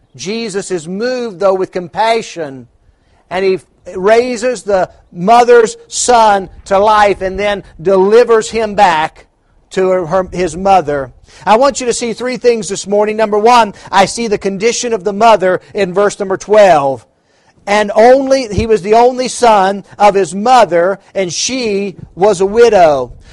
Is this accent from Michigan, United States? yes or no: no; West Virginia, United States; And for my home state of West Virginia, just a shout out that Mother's Day was started in Grafton, West Virginia